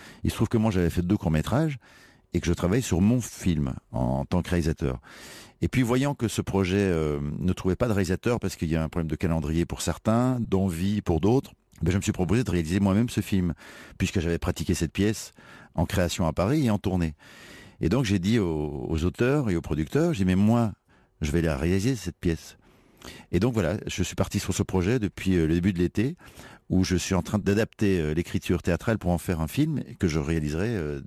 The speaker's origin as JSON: {"language": "French", "country": "Belgium", "tie": "born or raised there", "lives_now": "France", "said": "J'ai grandi en Belgique, mais j'ai eu une deuxième naissance ici en France."}